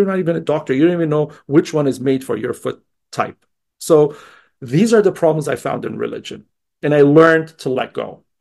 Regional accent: Dubai, United Arab Emirates; But though when I grew up in Dubai, there was no hate

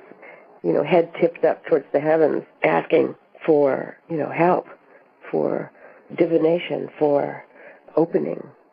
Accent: Colorado, United States; It was a hymn that I loved as a child growing up in Colorado.

